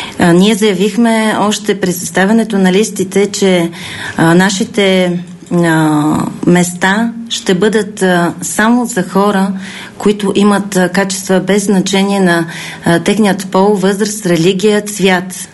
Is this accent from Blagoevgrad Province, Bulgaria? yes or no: yes; Petrich, Blagoevgrad Province, Bulgaria; born there; now in Sofia, Bulgaria; Родена съм в град Петрич. От 15 години живея и работя в град София. Всъщност това вече е моят роден град на практика.